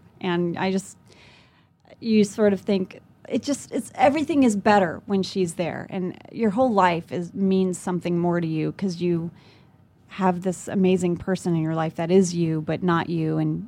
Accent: Lafayette, Louisiana, United States; born there; also born or lived in Jakarta; I was born in Lafayette, Louisiana.

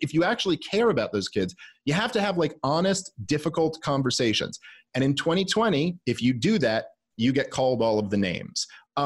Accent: Brooklyn, New York, United States; I grew up in Brooklyn in the 90s.

